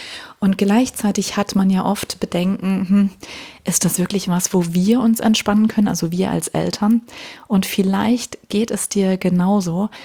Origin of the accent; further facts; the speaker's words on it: Hesse, Germany; Wir kommen ja aus der Nähe von Frankfurt am Main.